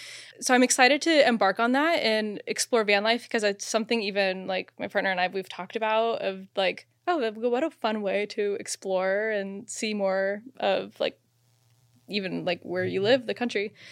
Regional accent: Phoenix, Arizona, United States; like I'm from Phoenix, Arizona, and there, all these houses are just getting bought up

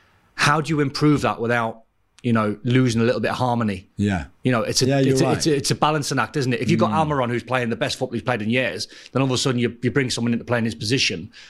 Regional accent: Newcastle, North East England, United Kingdom; I'm from Newcastle

